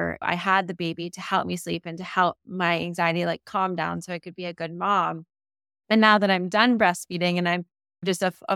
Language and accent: English; California, United States; And I'm from California. So for me, cannabis has been like, quote unquote, legal my entire life